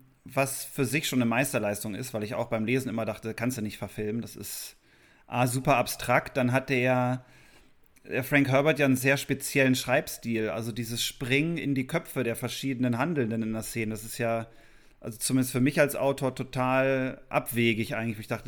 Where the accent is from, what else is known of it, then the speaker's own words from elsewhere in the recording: Cyprus; German is a second language; wir hatten das Problem, dass bei uns zu Hause in Zypern der erst am 14. Oktober anlief